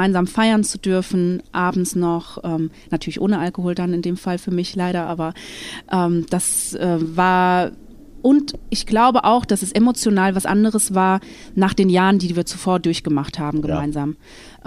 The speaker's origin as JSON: {"language": "German", "region": "Rhineland-Palatinate", "country": "Germany", "said": "Ich bin aus der Pfalz, da muss man."}